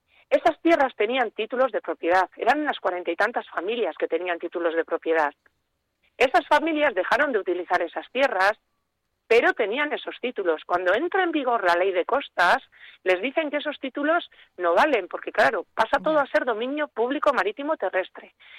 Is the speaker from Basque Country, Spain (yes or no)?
yes; Bermeo, Basque Country, Spain; Yo soy de Bermeo.